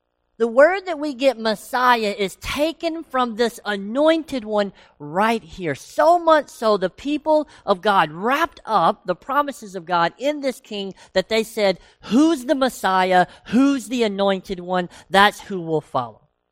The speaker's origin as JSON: {"language": "English", "region": "Tennessee", "country": "United States", "said": "See, I'm from Tennessee, so I can really hit that good accent."}